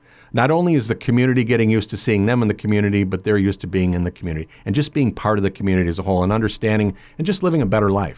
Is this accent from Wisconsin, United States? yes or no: yes; Wauwatosa, Wisconsin, United States; now in La Crosse, United States; I grew up in the Milwaukee area, Wauwatosa.